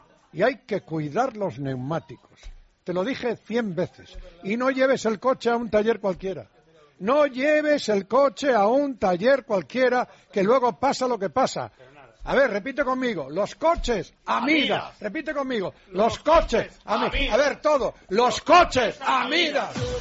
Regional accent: Pontevedra, Galicia, Spain; Bueno, pues vamos, de luego nos vamos a Pontevedra, seguimos en mi tierra.

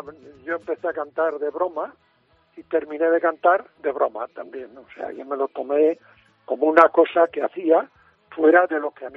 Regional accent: Padrón, Galicia, Spain; Hacía el Gran Musical cuando yo estaba en mi pueblo, y cuando yo estaba allí en Padrón oyendo la cadena SER

